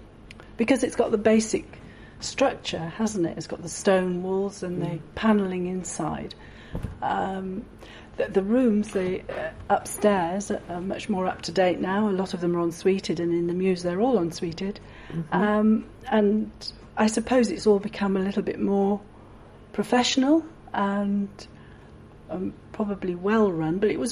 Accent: Leeds, Yorkshire and the Humber, United Kingdom; now in Dorset, United Kingdom; I was born in Leeds in 1944 and lived there for 20 years.

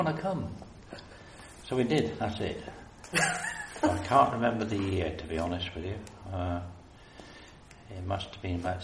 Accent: Exeter, South West England, United Kingdom; born or raised there; also born or lived in Gloucester

